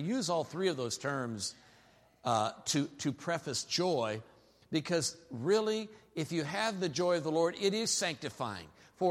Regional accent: Istanbul, Turkey; My world champions? I'm from Istanbul, you know, or whatever.

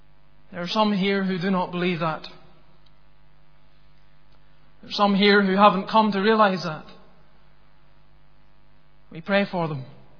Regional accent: Bellshill, Scotland, United Kingdom; born there; I was born in Scotland on the 30th of December 1982 in a little town called Bells Hill, some 20 odd miles outside Glasgow.

